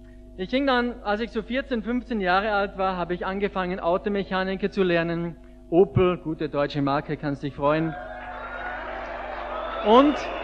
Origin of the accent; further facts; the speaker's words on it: Ramsau am Dachstein, Styria, Austria; Ich komme aus Ramsau von Schlattning, Nähe von Salzburg. Das ist ein großes Skigebiet, die Planei kennt ihr vielleicht, die schnellste Abfahrt der Welt, von da komme ich